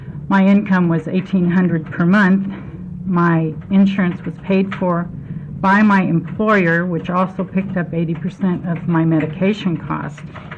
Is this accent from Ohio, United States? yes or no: no; Eugene, Oregon, United States; I'm from Eugene, Lynn County.